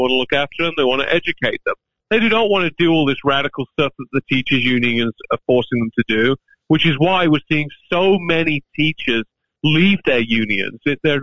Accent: Birmingham, West Midlands, United Kingdom; now in United States; So I was born and raised in Birmingham, England. It's a horrible place. Don't go there.

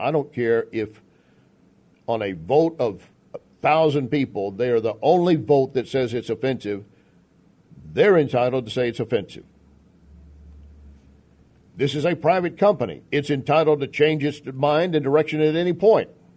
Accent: the South, United States; being a white boy growing up in the South

